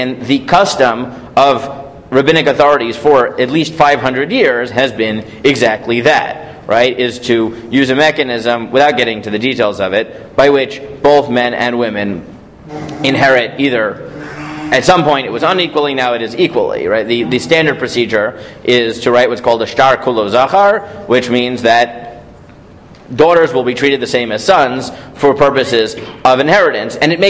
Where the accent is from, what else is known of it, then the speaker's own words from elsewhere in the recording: New York, United States; As I say this in Toronto, where my wife's family is from, and I'm from New York, right?